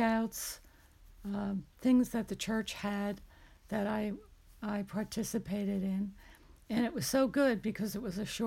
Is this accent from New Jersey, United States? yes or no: yes; Clifton, New Jersey, United States; I grew up in Clifton, New Jersey, and I was the oldest of four children.